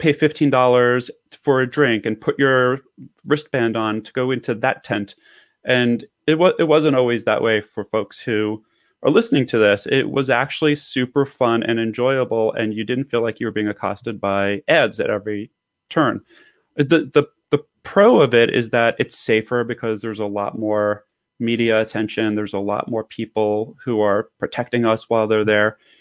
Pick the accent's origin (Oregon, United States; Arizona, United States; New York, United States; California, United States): New York, United States; New York City; I grew up in a time when the corporate sponsorship was limited, and I grew up in New York City